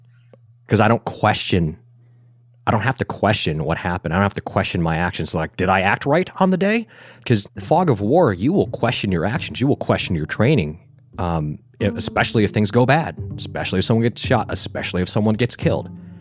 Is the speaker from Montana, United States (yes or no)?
no; Buffalo, New York, United States; and I'm from Buffalo, New York. I don't know anything about the heat.